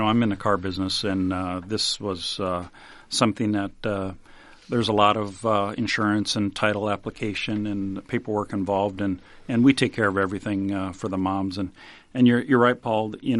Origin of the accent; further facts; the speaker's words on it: Fort Dodge, Iowa, United States; but I'm from Fort Dodge, and we've been up there 22 years